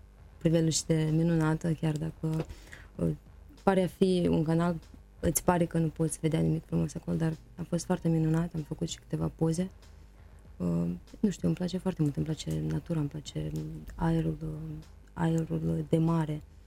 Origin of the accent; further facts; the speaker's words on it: Chișinău, Moldova; Am copilărit aici la Chișinău.